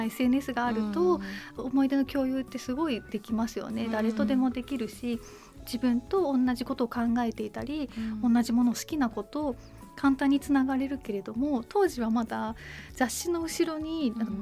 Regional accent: Toyama, Japan; 自分が富山県っていう地方都市に生まれ育ったってことの2点が

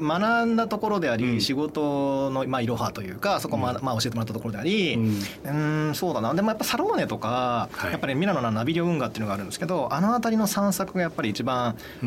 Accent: Shikoku, Japan; はい、全部行きました、まあ、一応四国出身なんで。

